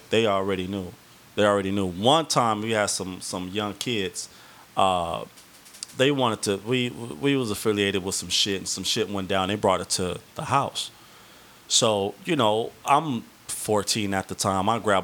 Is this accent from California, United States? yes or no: yes; Compton, California, United States; Compton in South Central Los Angeles.